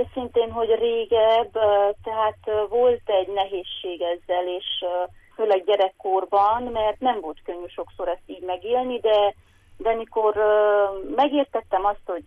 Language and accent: Hungarian; Sângeorgiu de Pădure, Mureș County, Romania; Erdőszentgyörgyön születtem, ott éltem